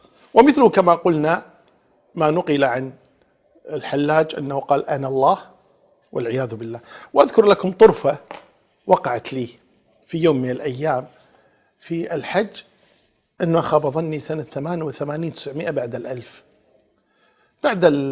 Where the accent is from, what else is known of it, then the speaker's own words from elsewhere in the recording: Kuwait; قلت في مثال عندنا في الكويت يقول قابل الصياح بالصياح